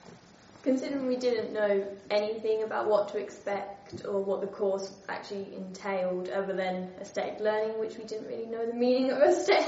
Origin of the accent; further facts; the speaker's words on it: England, United Kingdom; Obviously, because we're English, we have a lot of differences, because we drive on the opposite side of the road